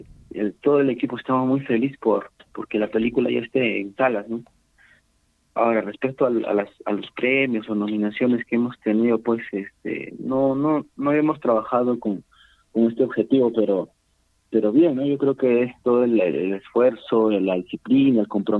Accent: Puno, Peru; yo soy del distrito de Pedro Vilcapaza, que pertenece, ¿no?, a la provincia de Putina.

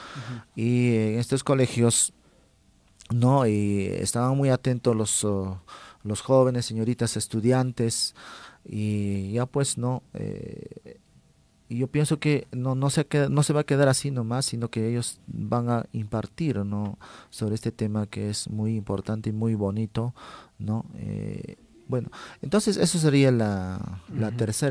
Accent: Santiago Pupuja, Puno, Peru; despedirme con un saludo fraternal a mi pueblo Santiago Pupuja

